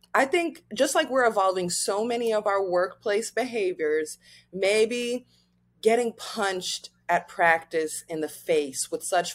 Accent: Nigeria; I'm African, I'm Nigerian.

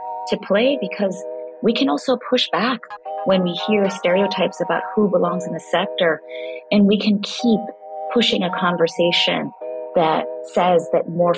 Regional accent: Kingston, Surrey, Jamaica; also born or lived in Brooklyn, New York, United States; I grew up partly in Kingston, Jamaica and Brooklyn, New York

